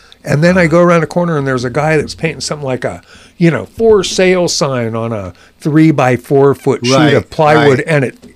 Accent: Sacramento, California, United States; But then I went and visited two of the most successful graphic artists in my hometown.

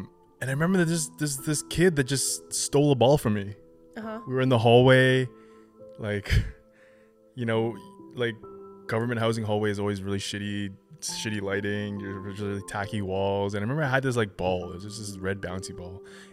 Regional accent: Toronto, Ontario, Canada; Jane and Eglinton. Yeah. Like North York, Toronto.

